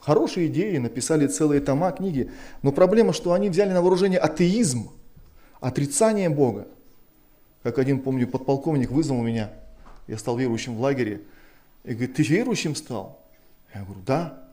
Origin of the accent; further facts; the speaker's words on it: Kazakhstan; born there; я родился в Казахстане, который входил в Союз Нерушимых Республик Свободных. И воспитывался, знаете, как говорят, в духе коммунизма.